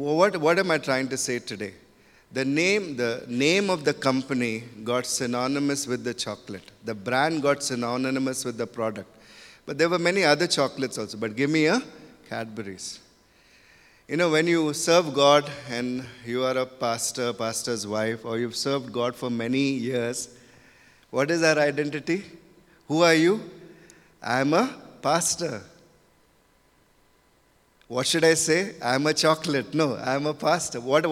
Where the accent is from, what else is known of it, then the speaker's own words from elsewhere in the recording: Mumbai, Maharashtra, India; born there; I was born in Bombay city. That time it was called Bombay.